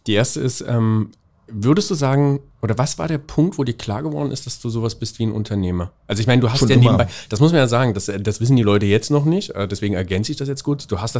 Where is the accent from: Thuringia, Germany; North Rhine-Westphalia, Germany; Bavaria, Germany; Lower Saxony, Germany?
Thuringia, Germany; Jena; born there; Ich bin im Übrigen in Jena geboren.